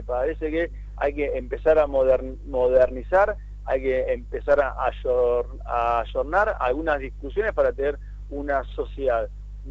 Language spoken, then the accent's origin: Spanish; Argentina; empezar como argentinos